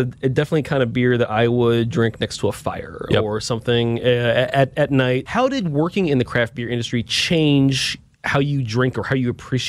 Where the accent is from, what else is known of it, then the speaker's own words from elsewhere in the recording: Milwaukee, Wisconsin, United States; I'm from Milwaukee, Wisconsin. Beer's in my blood, right?